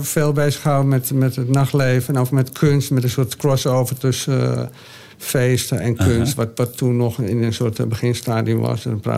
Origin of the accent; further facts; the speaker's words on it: Netherlands; Ik ben een kunstenaar uit Nederland.